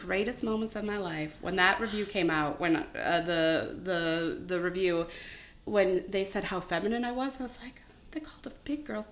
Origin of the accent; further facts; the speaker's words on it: Chicago, Illinois, United States; Like, I'm from Chicago. How am I here?